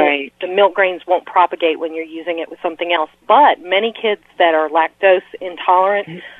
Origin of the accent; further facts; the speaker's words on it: Bristol, Virginia, United States; from Bristol, Virginia.